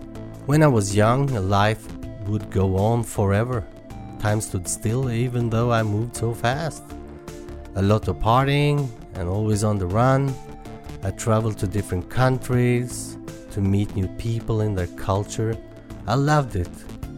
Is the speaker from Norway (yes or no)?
yes; Norway; English is a second language; what a strange accent he has, it's because I'm from Norway, I live in Norway, and probably will stay here as long as I live.